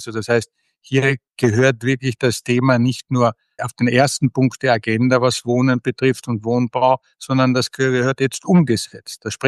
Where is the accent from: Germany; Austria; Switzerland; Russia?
Austria; als Europäer, als überzeugter Europäer, als Österreicher, als einer, der auch den deutschsprachigen Raum liebt.